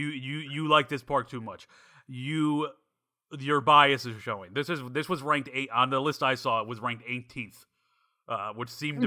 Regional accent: Illinois, United States; also born or lived in New York; now in West Coast, United States; so I was born in New York, but I grew up in Illinois, and now I live on the West Coast.

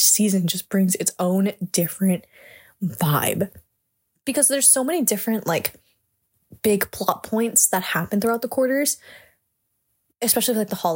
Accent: Los Angeles, California, United States; I am from SoCal, Southern California, Los Angeles to be exact.

